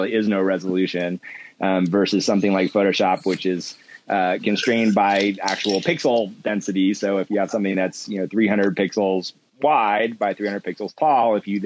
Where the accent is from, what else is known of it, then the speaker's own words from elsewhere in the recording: Savannah, Georgia, United States; I grew up in Savannah, Georgia, so I would go there in the summers and hang out with them a little bit.